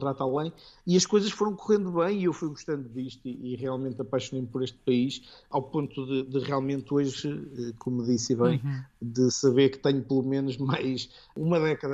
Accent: Portugal; now in Angola; eu recordo no primeiro dia que saí de Portugal, uma das coisas que eu disse à minha mãe foi

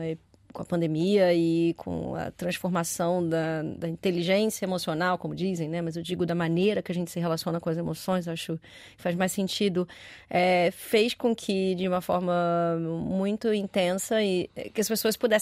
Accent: Rio de Janeiro, Brazil; born there; also born or lived in Paris / London / São Paulo / Phuket; Eu já morei em Paris, já morei em Londres, já morei em São Paulo. Claro, nasci no Rio de Janeiro, já morei na Tailândia, em Phuket, na Tailândia.

